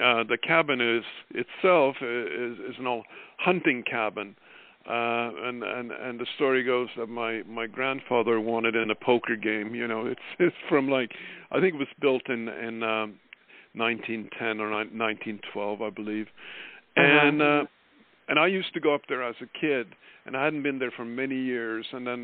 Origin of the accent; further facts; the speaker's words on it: Norway; being that I was born and raised in Norway